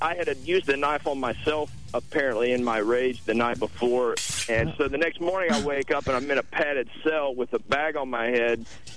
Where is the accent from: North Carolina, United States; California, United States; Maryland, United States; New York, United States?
California, United States; As soon as they found out I was from California, they were like, oh, you're going to go back to California and you won't be back here ever again?